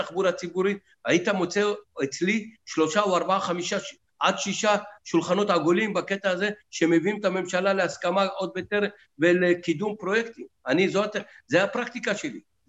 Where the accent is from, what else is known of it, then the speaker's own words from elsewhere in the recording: Beersheba, Southern District, Israel; אני גדלתי בבאר שבע